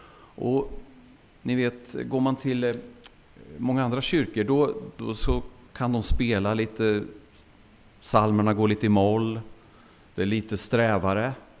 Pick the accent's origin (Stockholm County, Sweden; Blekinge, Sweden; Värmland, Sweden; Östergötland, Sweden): Östergötland, Sweden; Jag är östgöte som ni säkert hör. Så ni kan vara trygga med det. Jag bor i Hjulsbro. Och med fru och barn, fyra barn.